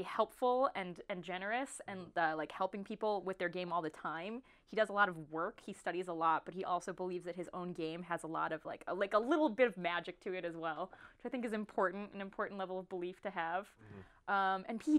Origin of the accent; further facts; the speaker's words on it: Michigan, United States; Just my home state, Michigan, which is basically Canada anyway.